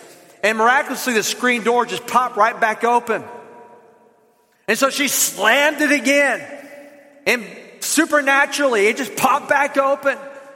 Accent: the South, United States; accent: southern; They're like, "Are you faking? Do you, people actually talk like this? Keep talking." You know, they wanted to hear that southern accent.

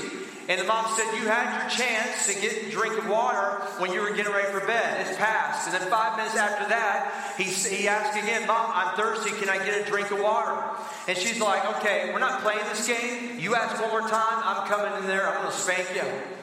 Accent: Alabama, United States; We're from Alabama, okay? We have babies really young.

